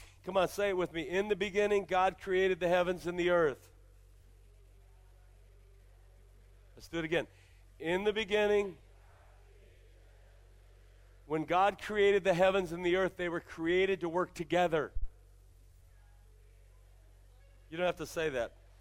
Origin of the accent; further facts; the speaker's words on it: Ohio, United States; I'm from Ohio, I'm from the Midwest. You can't grow oranges in Ohio.